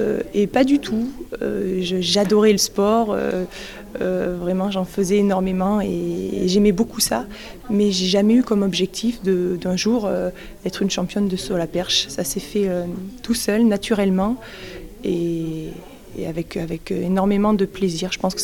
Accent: Mende, Occitanie, France; je suis une ancienne perchiste, je suis originaire de Mende

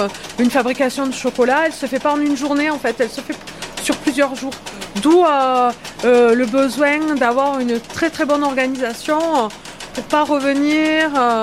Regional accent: Langogne, Occitanie, France; born there; Moi, je suis donc lausérienne de naissance, langonnaise, je suis née à Langogne. Et bon, je suis revenue après tout un parcours d'une vingtaine d'années m'installer en Lozère.

